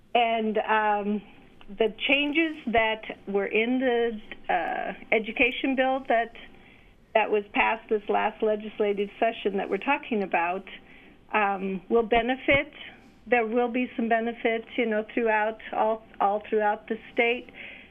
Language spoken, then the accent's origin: English; Kearney, Nebraska, United States; I grew up in Kearney, Nebraska